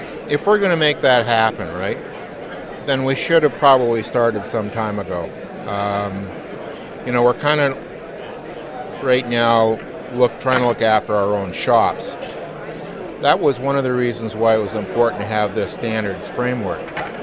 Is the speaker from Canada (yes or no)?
yes; Calgary, Alberta, Canada; and I'm from Calgary, Alberta.